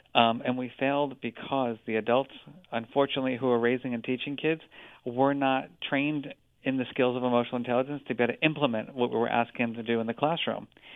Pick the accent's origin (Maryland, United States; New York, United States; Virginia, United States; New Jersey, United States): New Jersey, United States; because he was studying where I grew up in New Jersey